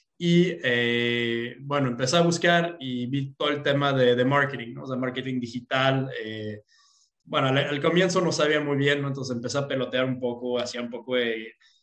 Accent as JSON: {"language": "Spanish", "country": "Canada", "second_language": "Spanish", "lives_now": "Mexico", "said": "soy canadiense, pero pues llevo 10 años en México."}